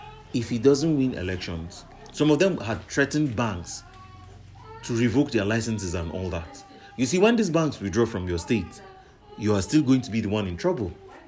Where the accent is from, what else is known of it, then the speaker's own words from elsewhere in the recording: Nigeria; I have every right to vote for who I want to vote for as a Nigerian.